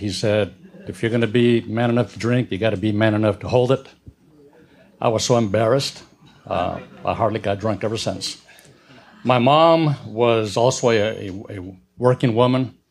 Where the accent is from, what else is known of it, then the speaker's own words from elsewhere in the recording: El Paso, Texas, United States; Like most kids, growing up in El Paso, I grew up with very little parental control.